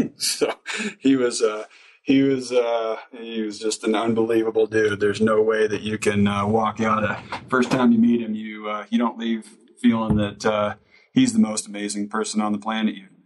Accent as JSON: {"language": "English", "region": "Nebraska", "country": "United States", "tie": "born or raised there", "said": "I grew up in Nebraska, and you grow up worshiping the Huskers as a football team."}